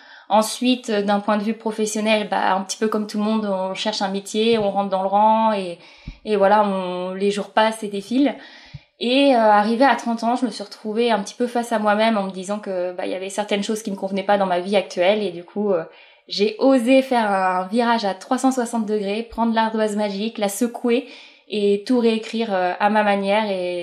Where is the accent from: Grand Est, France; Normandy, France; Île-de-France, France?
Normandy, France; Mortagne-au-Perche; moved away as an adult; now in Toulouse, France; j'ai 31 ans, je suis originaire de l'Orne puisque j'ai grandi à Mortagne-au-Perche et j'ai vécu toute ma vie en Normandie à l'exception de cette année où je viens de m'expatrier sur Toulouse.